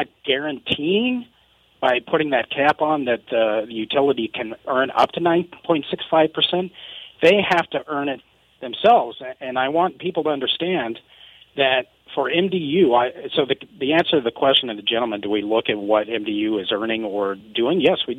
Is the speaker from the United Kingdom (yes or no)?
no; Montana, United States; As we all know from growing up in Montana, there is no sport that embodies the Montana way of life and our culture more than the rodeo